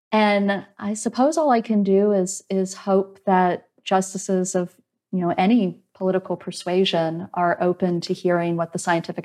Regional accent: Deep South, United States; I'm from the Deep South originally. I'm from the Georgia-Alabama border. Women from where I am from are going to experience enormous reductions in access to abortion.

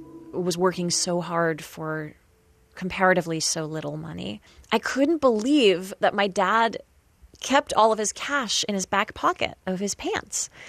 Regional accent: Worcester, Massachusetts, United States; I grew up in Worcester, Massachusetts. It's about 50 miles or so west of Boston.

